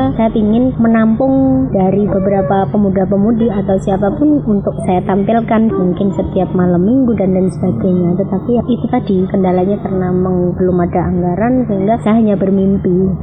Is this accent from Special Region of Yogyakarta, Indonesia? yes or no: no; Purworejo, Central Java, Indonesia; lebih-lebih untuk saya dari Purworejo.